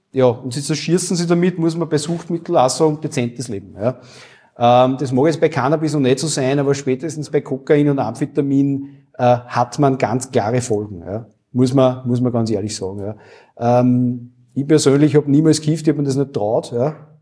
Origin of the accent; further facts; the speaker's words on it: Austria; bei uns in Österreich